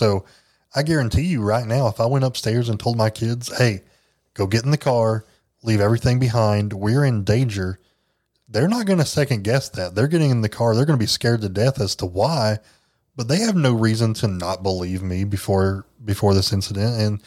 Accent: England, United Kingdom; I'm from England originally.

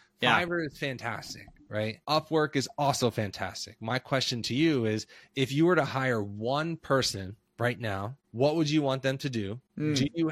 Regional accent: Philadelphia, Pennsylvania, United States; I grew up in Philadelphia. So therefore, it's a relatively big city.

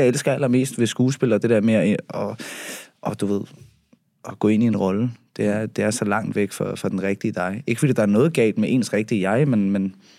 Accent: Copenhagen, Capital Region of Denmark, Denmark; jeg har set kvæg min opvækst ude på Christianshavn, og også kommet meget ud på Amager

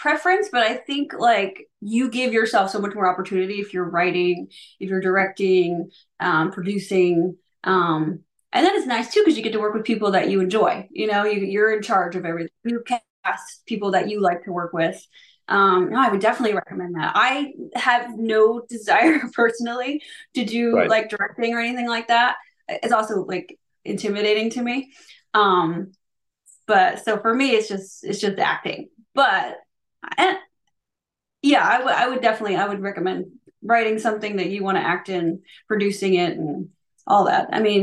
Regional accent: New Jersey, United States; also born or lived in California, United States; Yeah, I grew up in Jersey. So I was born in California, but I was the only one in my family. But we're Jersey people.

